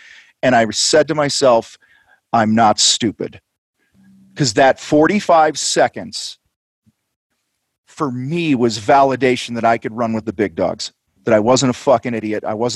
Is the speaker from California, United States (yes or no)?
no; Wheaton, Illinois, United States; because I grew up outside of Chicago in Wheaton, Illinois